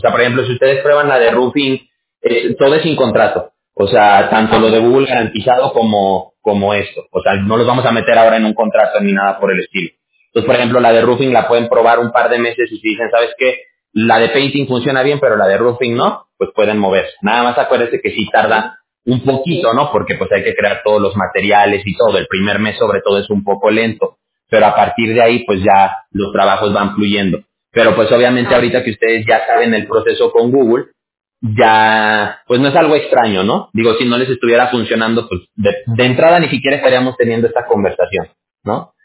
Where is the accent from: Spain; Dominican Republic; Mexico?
Mexico; mire, yo soy de México.